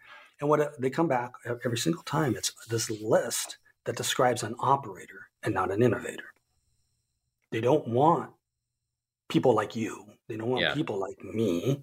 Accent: Golden, Colorado, United States; So this is when I lived in Colorado. I grew up in Golden and lived in Golden.

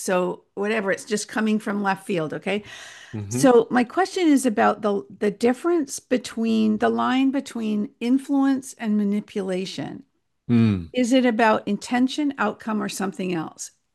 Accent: Canada; and I'm Canadian

